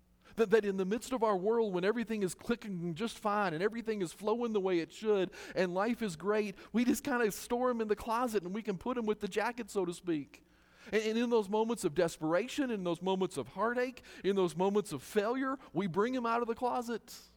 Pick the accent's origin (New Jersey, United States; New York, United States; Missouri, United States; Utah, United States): Utah, United States; now in Roswell, United States; Part of it is because I grew up in Utah, and you guys don't have a clue what winter is.